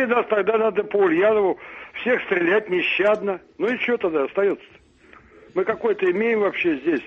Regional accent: Moscow, Russia; Значит, я москвич

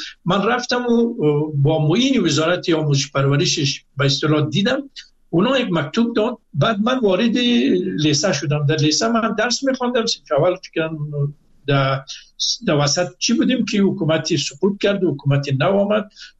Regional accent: Afghanistan; moved away; also born or lived in Mashhad, Iran; گفتم من از افغانستان آمدم،

